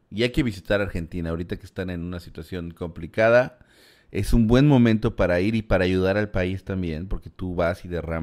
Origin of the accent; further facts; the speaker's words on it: Mexico; Nosotros como mexicanos somos gente cálida, gente amable